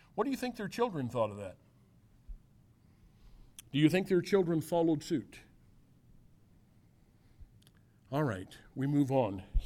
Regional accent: Mississippi River, United States; I grew up on the Mississippi River.

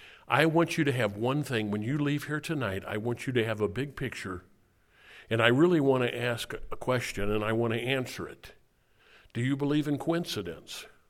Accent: Illinois, United States; Do you know I'm from Illinois? Detasseling corn down in the river bottoms in the Illinois-Mississippi River Valley down where I'm from.

